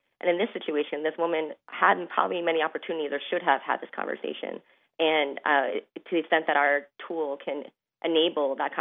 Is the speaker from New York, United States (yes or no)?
yes; New York, United States; I'm originally from New York, but I'm learning a lot about Ohio now.